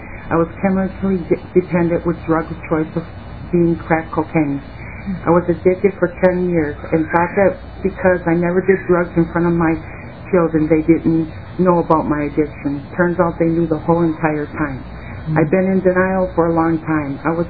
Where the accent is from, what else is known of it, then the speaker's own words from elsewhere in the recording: St. Paul, Minnesota, United States; now in Minneapolis, United States; I grew up in St. Paul, Minnesota, and now live in Minneapolis.